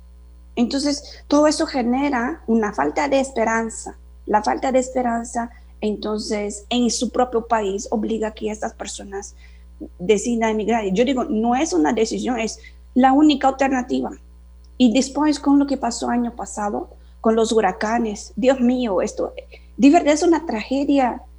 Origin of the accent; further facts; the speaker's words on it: Brazil; moved away; also born or lived in Honduras; siempre digo que soy una brasileña catracha.